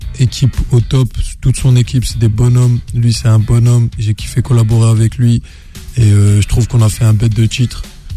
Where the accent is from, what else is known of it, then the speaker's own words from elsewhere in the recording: France; vu que j'ai grandi en France, c'est pas difficile pour moi de continuer à bosser comme si j'étais en France.